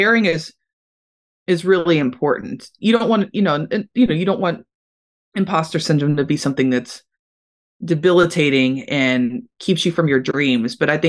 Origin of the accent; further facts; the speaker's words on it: Louisville, Kentucky, United States; I basically used local bands, and I'm from Louisville, Kentucky, to get as much experience as I could in music.